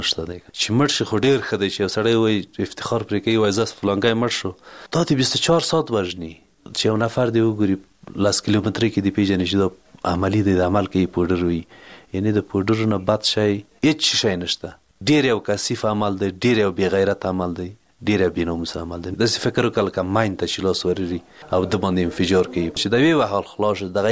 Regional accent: Parwan, Afghanistan; د پروان د ولایت یم، د غوربند ولسوالۍ

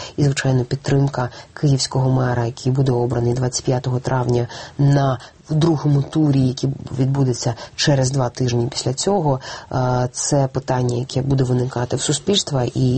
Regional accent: Kyiv, Ukraine; Я хочу, щоб моє рідне місто вперше за 25 років мало мера киянина.

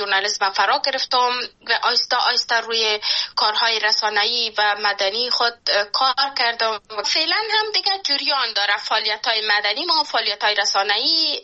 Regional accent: Panjshir, Afghanistan; born there; نتانستم که به پنجشیر برم و جایی که من زادگاهم است

